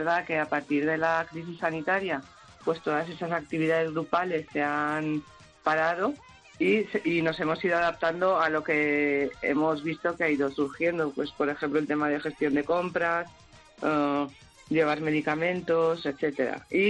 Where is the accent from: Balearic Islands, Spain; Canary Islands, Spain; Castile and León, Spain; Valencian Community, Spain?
Balearic Islands, Spain; yo soy de Mallorca, como has comentado, no tengo familia aquí